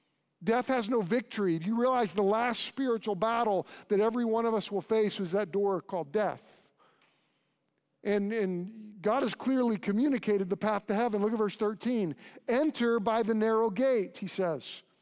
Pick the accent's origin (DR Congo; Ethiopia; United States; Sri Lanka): United States; he tries to see if I speak English. And I said, yeah, I'm from the United States.